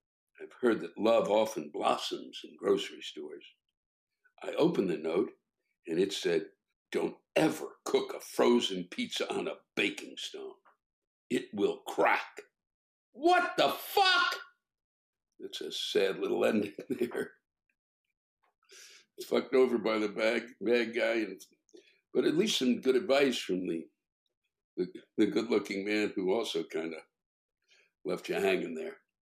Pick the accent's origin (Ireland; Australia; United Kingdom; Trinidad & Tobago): Trinidad & Tobago; also born or lived in Brooklyn, United States; now in Maryland, United States; In this country, I am a black man. I was born in Brooklyn, New York, but raised in Trinidad and Tobago, where my complexion wasn't much of an issue.